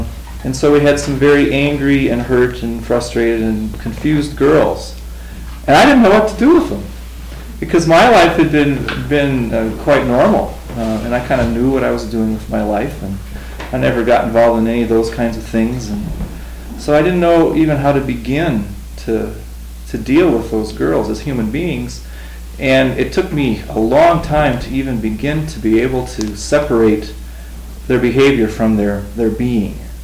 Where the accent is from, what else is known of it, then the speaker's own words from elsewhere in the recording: Chicago, Illinois, United States; I'm from Chicago, Illinois.